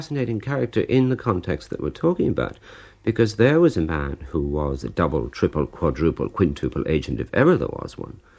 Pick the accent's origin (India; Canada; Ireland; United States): Ireland; as an Irishman